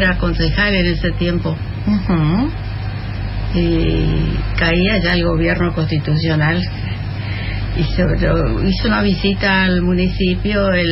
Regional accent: Santa Inés, Misiones, Argentina; En Santa Inés me conocían porque yo soy de Santa Inés, nacida y criada en Santa Inés.

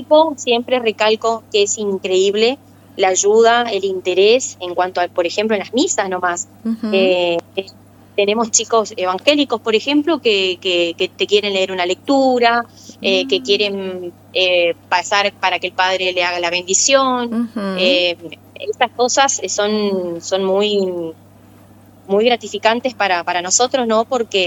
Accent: Concepción de la Sierra, Misiones, Argentina; De Concepción soy. Ah, no, soy de Concepción de la Sierra.

